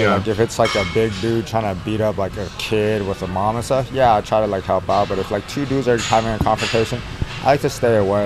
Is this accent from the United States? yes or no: yes; California, United States